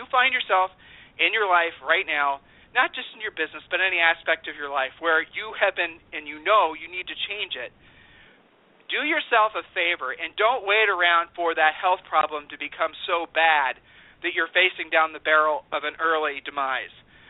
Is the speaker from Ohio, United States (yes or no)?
yes; Columbus, Ohio, United States; we grew up in Columbus, Ohio, you know.